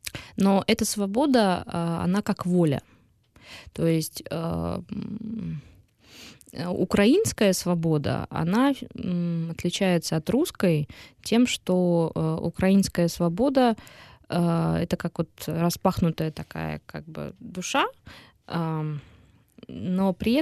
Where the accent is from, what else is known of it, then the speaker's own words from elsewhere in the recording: Russia; now in Ukraine; я там переехала из России 1,5 года назад.